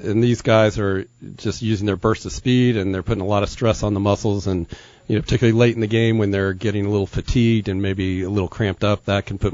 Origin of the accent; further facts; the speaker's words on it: Cocoa Beach, Florida, United States; Well, I went to school at Princeton, but I grew up in Cocoa Beach, Florida, actually.